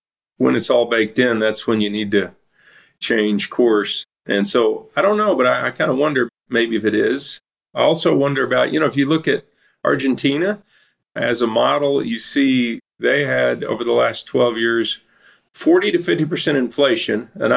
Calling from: Canadian, Texas, United States; I'm in Canadian, Texas today

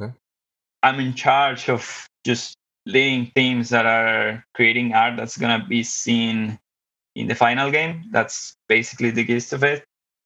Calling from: Monterrey, Nuevo León, Mexico; I'm calling from the meat capital of Mexico, Monterrey, Nuevo León.

